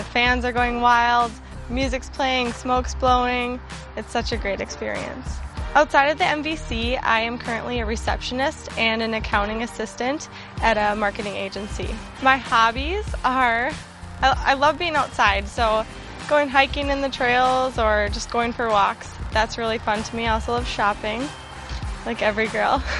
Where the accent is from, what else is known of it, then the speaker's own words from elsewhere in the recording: Minneapolis, Minnesota, United States; This is my second year on the team, and I'm from Minneapolis.